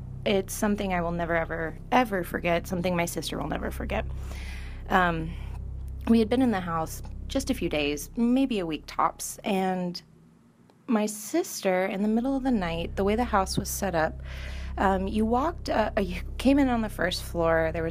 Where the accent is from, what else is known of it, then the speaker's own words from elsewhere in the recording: California, United States; I come from Central California, and I have been a sensitive practically my entire life.